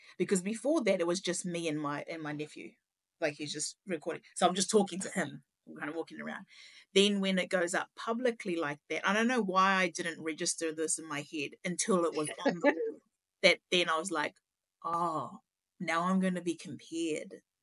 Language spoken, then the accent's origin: English; Tokomaru, Gisborne, New Zealand; from Tokomaru.